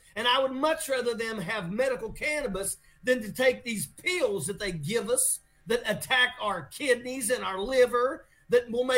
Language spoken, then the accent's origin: English; West Virginia, United States; Now, I come from West Virginia